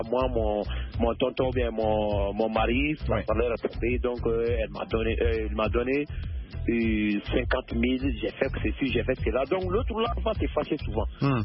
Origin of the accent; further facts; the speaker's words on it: Mali; souvent chez nous en Afrique, précisément chez nous au Mali ici